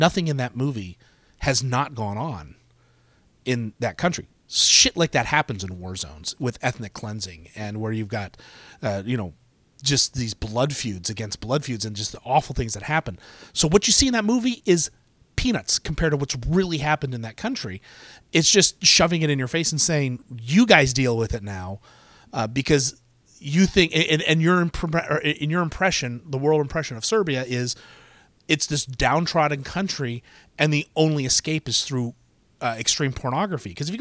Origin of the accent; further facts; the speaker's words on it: United States; it's particularly American because I'm American